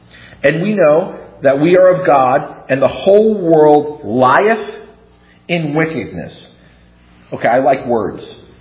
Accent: New York City, New York, United States; I grew up in New York City. So for those of you who are as old as me, I'm 55.

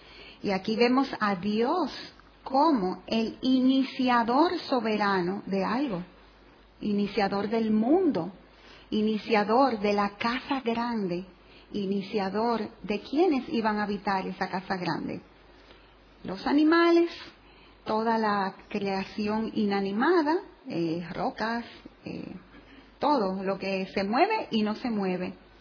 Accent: Dominican Republic; Yo soy de República Dominicana, ustedes son de Barcelona

